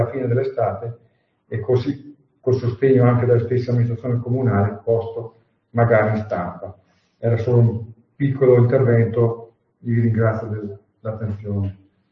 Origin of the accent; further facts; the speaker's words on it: Trentino-Alto Adige, Italy; da trentino e da forcolò legato alla propria terra, della propria storia